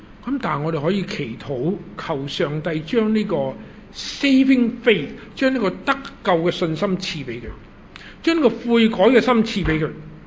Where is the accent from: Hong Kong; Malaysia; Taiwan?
Hong Kong; 我们香港人呢，我发现香港，我回来香港11年，我发现香港人是挺歧视的